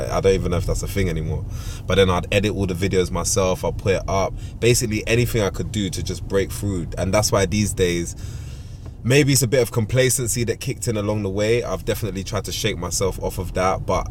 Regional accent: Plumstead, London, United Kingdom; also born or lived in Peckham; I was born in Peckham. At 12 years old, I moved to Plumstead, bro.

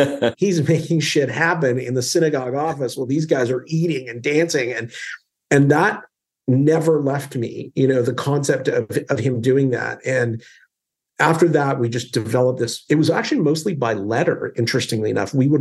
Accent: Calgary, Alberta, Canada; I grew up in Alberta in Canada in a city called Calgary. So it was kind of, when I was there, it was half the size it is now. So it was really a town for all intents and purposes.

